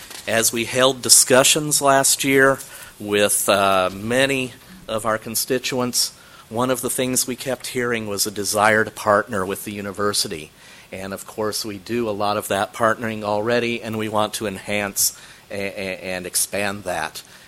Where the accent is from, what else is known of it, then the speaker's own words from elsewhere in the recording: Kansas, United States; they remind me of my home state of Kansas. They're flat.